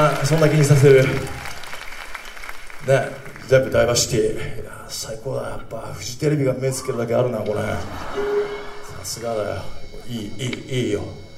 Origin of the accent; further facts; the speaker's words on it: Kumagaya, Saitama, Japan; まあ僕の地元のね、まあ、生まれ故郷の熊谷から始まったんですけど